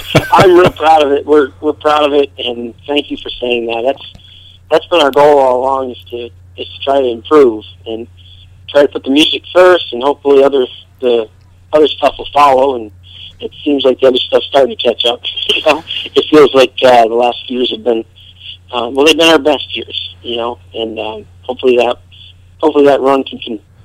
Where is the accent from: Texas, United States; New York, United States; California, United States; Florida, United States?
New York, United States; Ellenburg; That's my hometown.